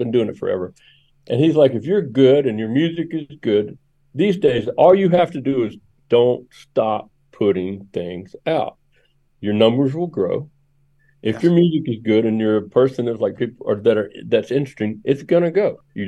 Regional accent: Memphis, Tennessee, United States; I grew up in Memphis, and I grew up playing drums in a racially mixed gospel band, right?

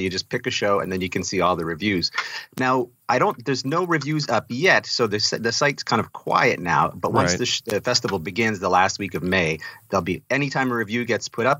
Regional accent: Montreal, Quebec, Canada; When I was young, I grew up in Montreal

